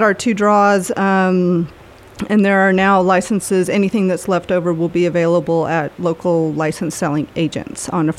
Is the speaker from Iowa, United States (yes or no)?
no; Oklahoma, United States; now in Sheridan, United States; Well, originally I'm from Oklahoma.